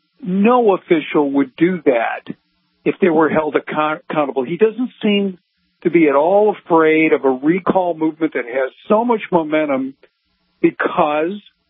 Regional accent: United States; And we, as American people, are the victims of psyops.

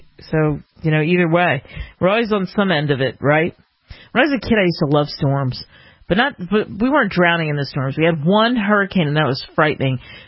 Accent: Louisiana, United States; They're talking about 10 inches in my hometown, which would be just absolutely brutal. We're already seeing flooding, and, you know, this is in Louisiana

